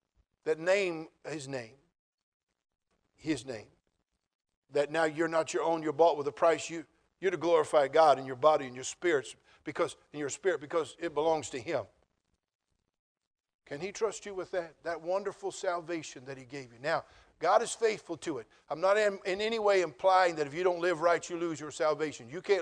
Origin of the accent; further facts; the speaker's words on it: United States; Because I'm an American.